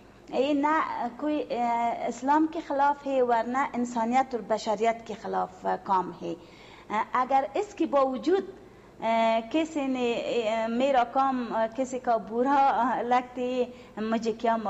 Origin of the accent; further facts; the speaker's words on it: Kabul, Afghanistan; Urdu is a second language; 5 دن کے لیے میرا اپنی وطن ہے بہت اچھی لگتی ہے